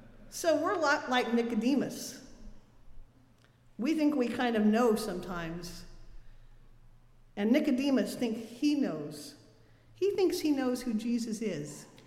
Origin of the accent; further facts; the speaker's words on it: Montana, United States; Growing up in Montana, I know something about wind. I grew up on the edge of the prairie, right next to the Glacier National Park.